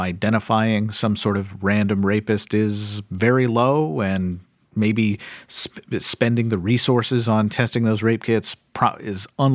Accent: Kentucky, United States; This has been a problem both in my home state of Kentucky.

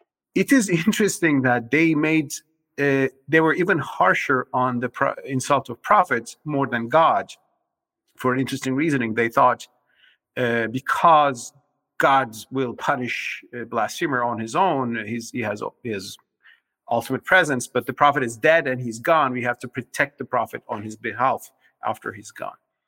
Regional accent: Turkey; My home country, Turkey, as you mentioned, is a severe case of that.

